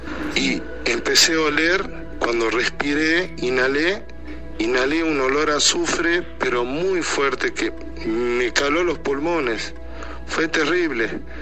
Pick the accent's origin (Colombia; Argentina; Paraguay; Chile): Argentina; Salta; Soy de Salta, Argentina.